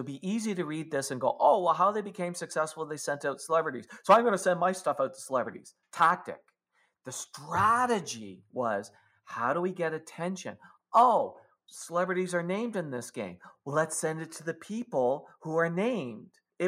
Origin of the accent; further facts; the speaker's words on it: Canada; Because I'm a Canadian.